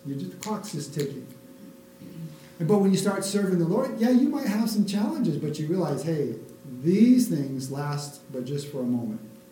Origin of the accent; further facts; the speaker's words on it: Minnesota, United States; I grew up in Minnesota.